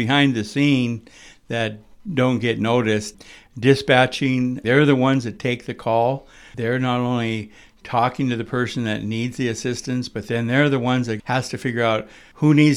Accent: Wolf Point, Montana, United States; moved away as an adult; now in Sidney, United States; No, I'm originally from Wolf Point. After getting out of college, I came here in 1974. And I've been here ever since, and I've raised my family here.

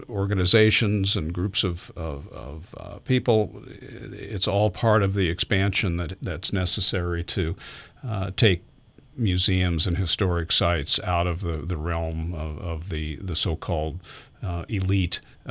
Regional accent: West Coast, United States; now in Fredericksburg, United States; I grew up on the West Coast where history dates to, the 1870s or 80s as far as historic buildings

